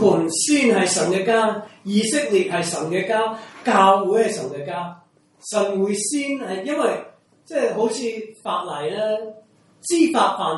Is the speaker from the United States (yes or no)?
yes; United States; 我是美國人，很多美國人我小的時候就問他你是不是基督徒，他當然是，我在美國出世